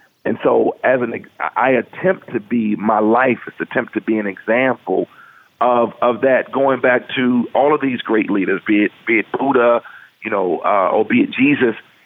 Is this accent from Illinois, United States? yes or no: yes; Chicago, Illinois, United States; you're a New Yorker, I'm from Chicago.